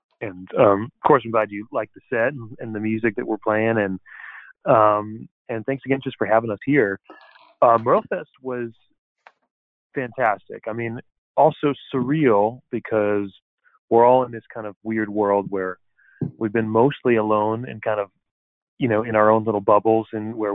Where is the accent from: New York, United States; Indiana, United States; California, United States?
New York, United States; Brooklyn; And for us being from the North, you know, I'm from Brooklyn, and people ask all the time, you know, how did you come to love bluegrass?